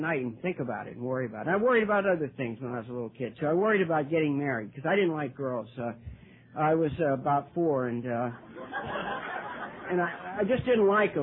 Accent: Ireland; The eldest son in a family of 11 children. I'm Irish.

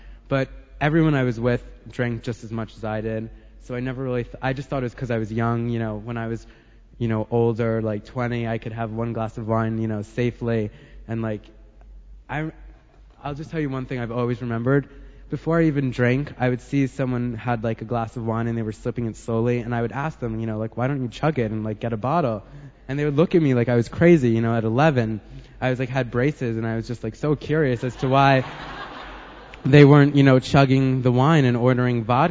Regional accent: New York, United States; born there; I was born on the Upper East Side around the corner, and I was miserable from day one.

